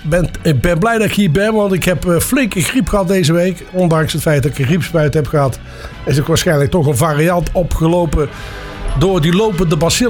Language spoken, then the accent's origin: Dutch; Kruisland, North Brabant, Netherlands; Waar ik vandaan kom, Kruisland, viel het nog mee